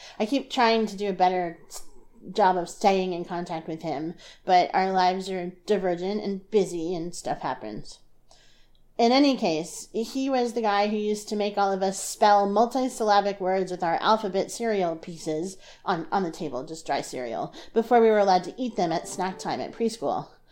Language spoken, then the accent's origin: English; New Jersey, United States; also born or lived in Colorado; I'm originally from New Jersey, and I'll never entirely stop being a Jersey girl, but I lived in Colorado more often than not from the time I was 5 to the time I was 10.